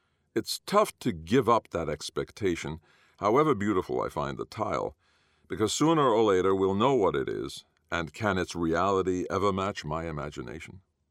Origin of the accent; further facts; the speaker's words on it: Boston, Massachusetts, United States; I've never seen joy turn to horror faster, and I'm from Boston.